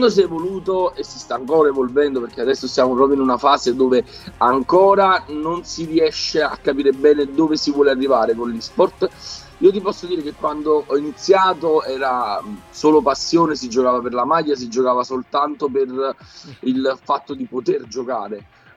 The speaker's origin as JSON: {"language": "Italian", "town": "Naples", "region": "Campania", "country": "Italy", "said": "io sono di Napoli, quindi me li pagavo da soli"}